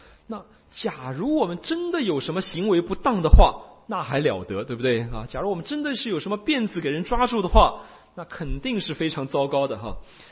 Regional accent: China; 就拿我们中国的文革来说，你看当我们中国人说这个世界上没有救世主也没有神仙皇帝的时候

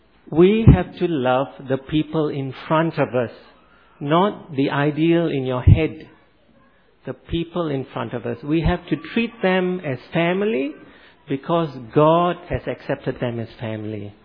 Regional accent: Malaysia; I grew up in Malaysia, and Malaysia is very diverse culturally.

